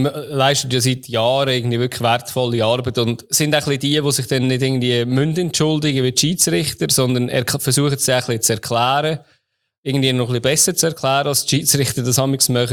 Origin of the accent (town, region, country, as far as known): Switzerland; born or raised there